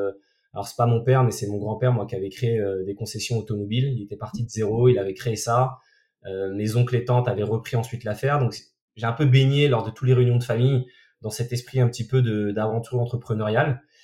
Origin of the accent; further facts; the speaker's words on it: Rennes, Brittany, France; moi je suis rennais d'origine, j'ai 35 ans, j'ai fait on va dire un peu toute ma scolarité là-bas.